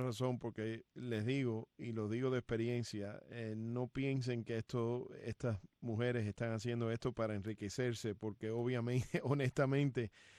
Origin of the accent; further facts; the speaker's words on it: Hialeah, Florida, United States; yo soy de Hialeah, como mencioné al principio. Y es importante. Hialeah Miami Lakes.